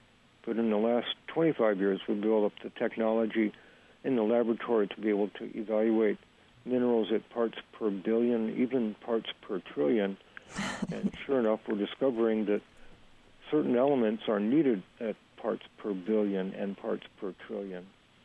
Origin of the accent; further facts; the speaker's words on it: Northeast, United States; Part of my problem is that I'm from the Northeast, and Acres USA is a Midwest farming organization for the most part, so I'm something of a stranger in these parts.